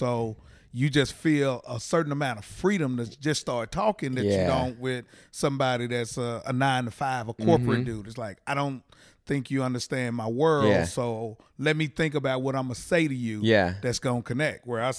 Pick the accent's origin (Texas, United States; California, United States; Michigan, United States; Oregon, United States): Texas, United States; Fort Worth; So we was born and raised in Fort Worth, little old Christian based.